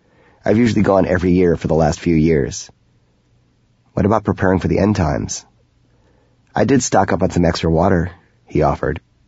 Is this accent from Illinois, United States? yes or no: yes; Chicago, Illinois, United States; had been found buried in a basement and yard in the northwest section of Chicago, my hometown.